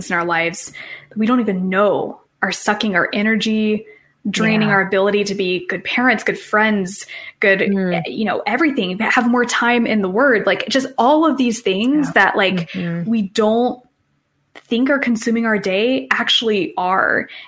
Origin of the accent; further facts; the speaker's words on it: Asheville, North Carolina, United States; And me as a homeschooler, I grew up in Asheville, North Carolina. So in my town, we actually had a really wonderful homeschool community.